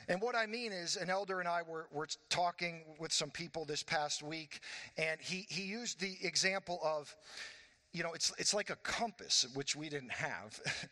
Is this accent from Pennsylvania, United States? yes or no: no; Florida, United States; Growing up in Florida, you know, I was a couple miles from the beach.